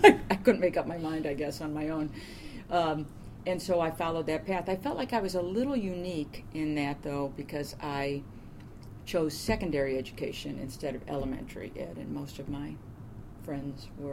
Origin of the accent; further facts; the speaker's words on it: St. Louis, Missouri, United States; moved away as an adult; I was born in St. Louis, Missouri